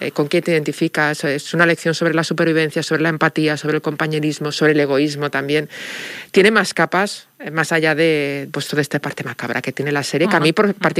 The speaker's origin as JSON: {"language": "Spanish", "region": "Galicia", "country": "Spain", "tie": "born or raised there", "said": "que es como se llamaba cuando yo jugaba de pequeña en Galicia"}